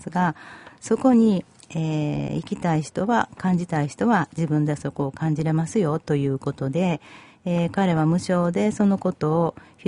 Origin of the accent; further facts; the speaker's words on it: Kyoto, Japan; 私は京都生まれなんです。京都生まれの京都育ちなんですが